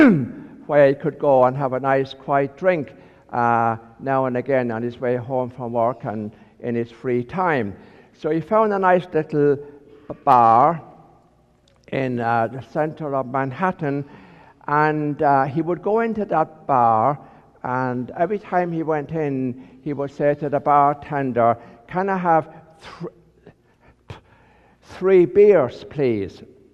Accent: Ireland; as an Irish person we find it hard to say three because we don't we find difficulties with our THs.

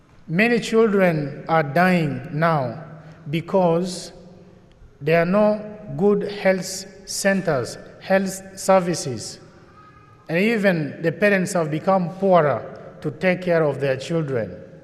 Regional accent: Yambio, Western Equatoria, South Sudan; I come from the Catholic Diocese of Tombora Yambio in South Sudan.

